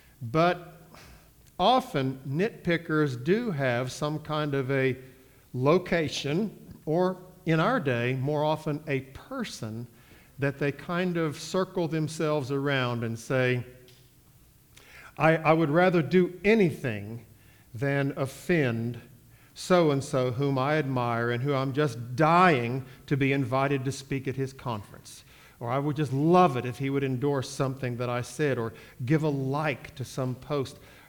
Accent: United States; I grew up right on the Ohio River, and the people who lived in Ohio would say the number after 8 is 9.

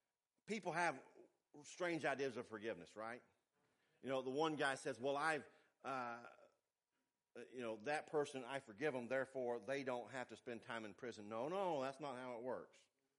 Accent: the South, United States; When I was a young man growing up in the South, I was a Braves fan.

